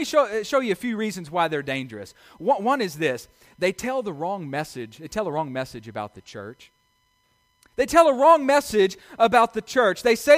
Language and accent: English; Arkansas, United States; When I was growing up in my hometown in Northwest Arkansas